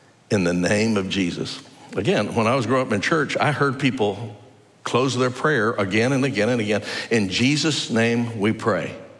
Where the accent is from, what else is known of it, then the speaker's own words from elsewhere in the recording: Dallas, Texas, United States; When I was a kid growing up in Dallas, we used to get free fair tickets.